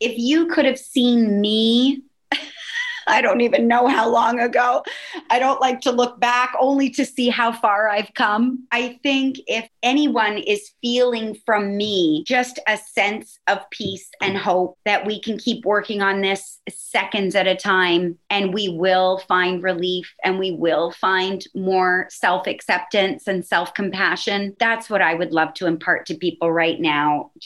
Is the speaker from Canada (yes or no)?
yes; Canada; Now you're going to know the Canadian in me. I'm from Canada.